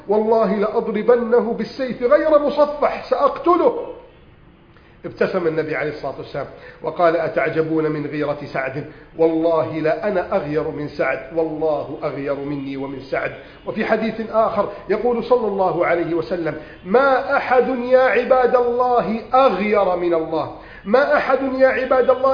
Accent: Egypt

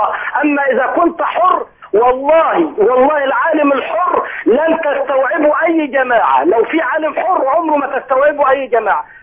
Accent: Sharqia Governorate, Egypt; من الشرقيه

